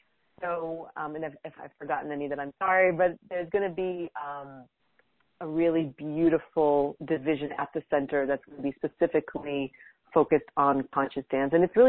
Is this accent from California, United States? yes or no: yes; Los Angeles, California, United States; moved away; also born or lived in Jerusalem, Israel; so I was born in Israel, in Jerusalem, and then my parents got divorced when I was one, and then when I was seven, my mom and I went to Los Angeles because she wanted to become a psychotherapist. And so from the age of 7 to 12, I was in Venice Beach.